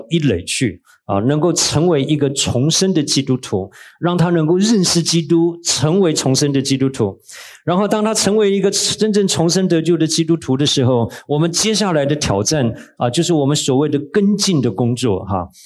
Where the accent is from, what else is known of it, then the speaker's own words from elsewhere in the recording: Taiwan; 我们在台湾长大的，从小台湾的少棒队就是好几次拿了世界冠军